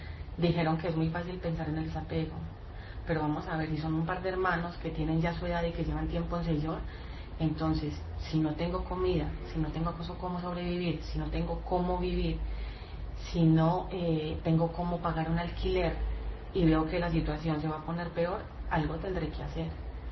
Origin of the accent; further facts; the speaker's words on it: Colombia; como colombiana, conozco la situación de Venezuela de primera mano. De hecho, en mi ciudad han llegado una cantidad de venezolanos pidiendo ayuda.